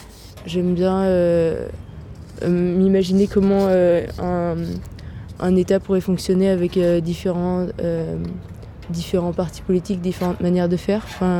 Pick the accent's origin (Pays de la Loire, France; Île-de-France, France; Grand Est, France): Grand Est, France; Colmar; now in Cré, France; Non, moi, je viens d'Alsace. Là, ça fait 3 ans que j'habite à Cré. Je viens de Colmar. Ça bougeait pas du tout là où j'étais.